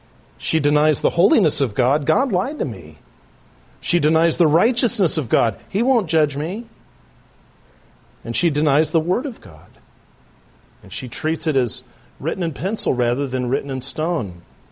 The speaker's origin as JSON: {"language": "English", "region": "California", "country": "United States", "said": "I don't know because I'm from California and water is probably made from old diapers or something"}